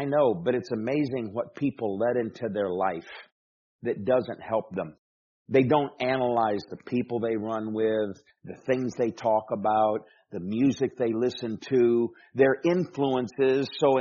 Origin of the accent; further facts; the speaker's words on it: Michigan, United States; Now, I wasn't raised with air conditioning. I was raised in Michigan, which isn't a what you would call a hot state.